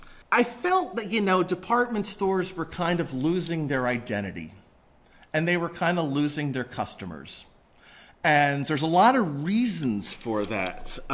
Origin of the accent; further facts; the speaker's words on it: Cherry Hill, New Jersey, United States; also born or lived in Camden; I was born in Camden. I grew up in Cherry Hill, and I'm an oboist in the Baltimore Symphony.